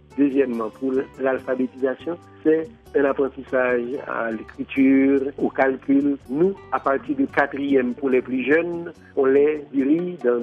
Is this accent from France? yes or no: no; Haiti; On est des Haïtiens, on connaît la réalité, on sait comment parler aux gens